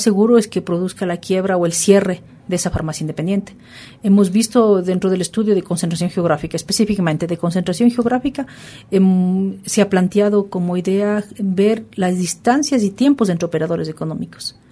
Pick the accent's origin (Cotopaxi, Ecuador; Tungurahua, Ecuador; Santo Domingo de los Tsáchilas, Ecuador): Tungurahua, Ecuador; Ambato; yo soy de Ambato y tú también eres de la provincia de Tungurahua